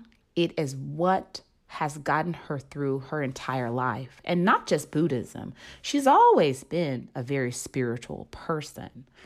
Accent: Southern United States, United States; I was lucky in that I come from the same soil as her. Like, I knew about growing up in the South.

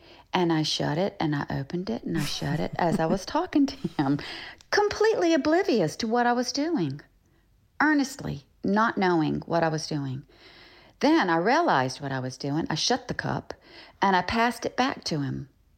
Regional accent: the South, United States; Growing up in the South, I think it wasn't uncommon, especially because I'm older

